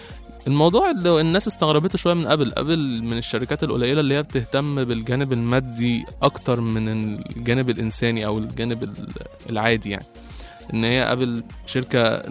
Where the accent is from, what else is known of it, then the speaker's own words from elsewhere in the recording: Egypt; الدرونز عندنا في مصر مش منتشره